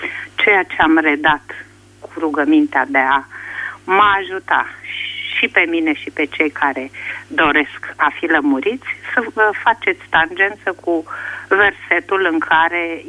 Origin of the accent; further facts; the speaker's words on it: Bucharest, Romania; sunt din București.